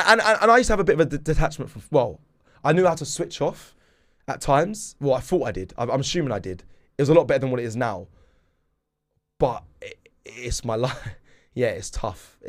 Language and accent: English; London, United Kingdom; born there; now in Surrey, United Kingdom; I was born in South London, where Arsenal actually started.